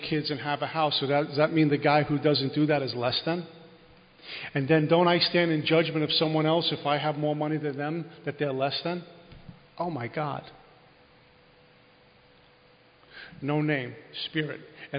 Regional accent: Brooklyn, New York, United States; well, I'm from Brooklyn, I come from this type of family, I was brought up this way, we're not sensitive.

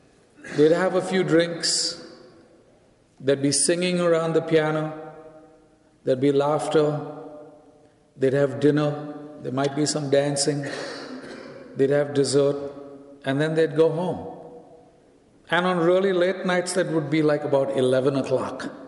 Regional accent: India; English is a second language; the flyer did say I'm from India, and I guess you figured out from my accent by now that I'm not from around here.

